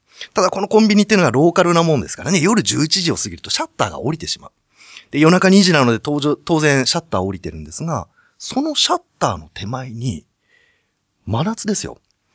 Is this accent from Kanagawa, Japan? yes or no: yes; Yokohama, Kanagawa, Japan; 私、出身が横浜なんですけど、